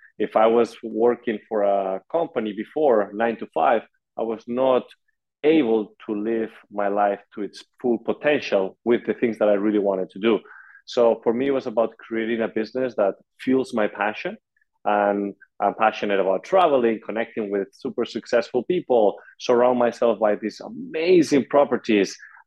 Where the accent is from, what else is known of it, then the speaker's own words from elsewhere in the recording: Madrid, Community of Madrid, Spain; moved away as an adult; I come originally from Madrid, Spain. I came into the States with a tennis scholarship.